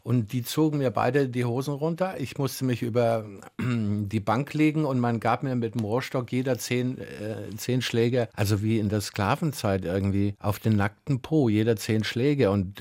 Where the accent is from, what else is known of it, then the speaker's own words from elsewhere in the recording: Saxony, Germany; now in Friedrichshafen, Germany; man war als Sachse im Westen ein Neger und ich habe vom ersten Tag an, als ich in Friedrichshafen ankam, beim Nachbarjungen, ich habe mir richtig ein Vokabelheft zugelegt, also wie man eigentlich eine Fremdsprache lernt. So habe ich von heute auf morgen angefangen, Schwäbisch zu lernen